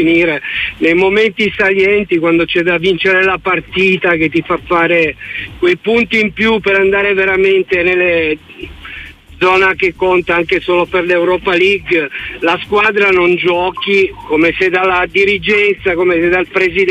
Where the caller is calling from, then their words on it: Turin, Piedmont, Italy; Ciao. Da Torino.